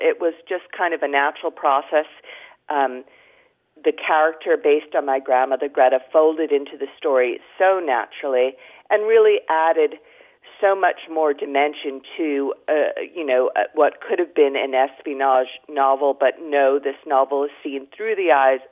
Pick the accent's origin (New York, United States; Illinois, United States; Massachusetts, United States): New York, United States; Amagansett; the home I grew up in Amagansett, New York, off the coast of Long Island.